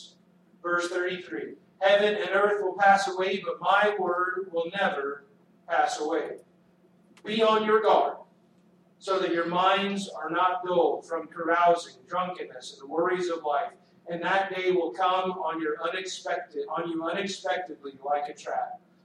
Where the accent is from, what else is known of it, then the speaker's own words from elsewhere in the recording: Texas, United States; now in Montana, United States; And growing up in Texas, we hunt a little bit different. Here in Montana, friends just drive you around and you shoot deer.